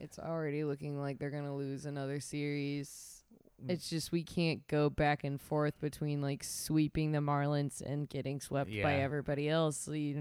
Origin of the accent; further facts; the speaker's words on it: Sandy Springs, Georgia, United States; Grew up, born and raised in Sandy Springs.